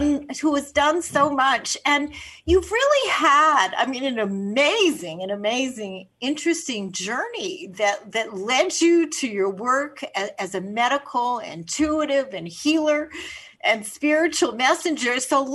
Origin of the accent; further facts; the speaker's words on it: Canada; I am Canadian